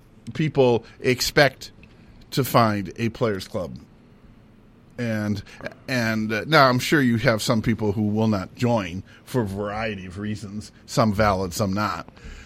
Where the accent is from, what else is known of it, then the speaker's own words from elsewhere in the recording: Midwest, United States; I grew up in the Midwest.